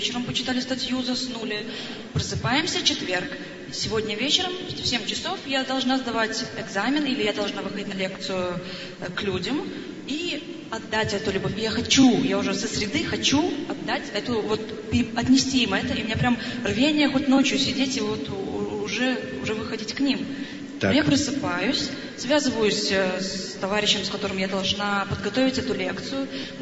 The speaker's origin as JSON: {"language": "Russian", "region": "Kyiv", "country": "Ukraine", "said": "из Киева."}